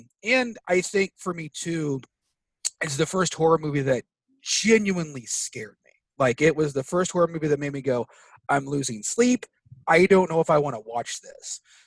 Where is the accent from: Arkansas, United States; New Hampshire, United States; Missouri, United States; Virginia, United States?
Missouri, United States; Yeah, I'm from the Midwest, right outside of St. Louis, born and raised in the area.